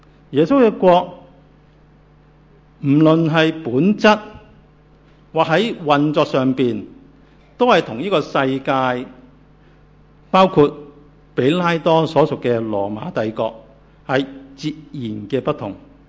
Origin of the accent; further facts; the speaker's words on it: Hong Kong; 当我呢 去美国的时候呢，要填那些入境表呢，我就写中国香港人